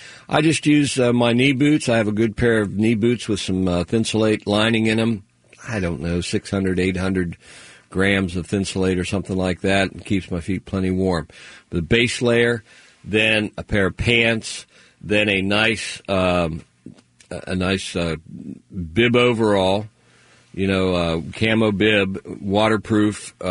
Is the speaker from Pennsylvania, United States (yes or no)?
yes; Pennsylvania, United States; When I was growing up in Pennsylvania, you know, there was always one day that you did a deer drive, you know.